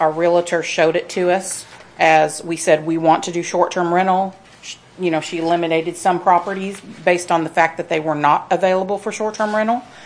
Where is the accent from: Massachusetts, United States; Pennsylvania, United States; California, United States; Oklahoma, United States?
Oklahoma, United States; Broken Arrow; because we are from Oklahoma. It's about a 3-hour drive from our door in Broken Arrow, Oklahoma, to here